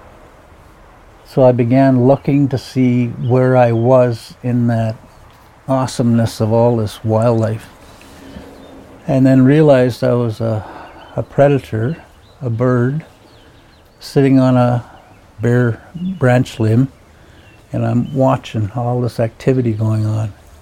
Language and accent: English; Rama, Ontario, Canada; I'm from Minjikining, Rama. I'm of the Loon clan, Hmong Dodim, Minjikining and Donjaba.